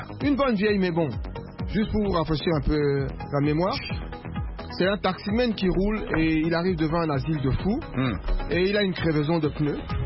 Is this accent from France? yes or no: no; Belgium; born there; Moi, bien sûr. Je suis né en Belgique.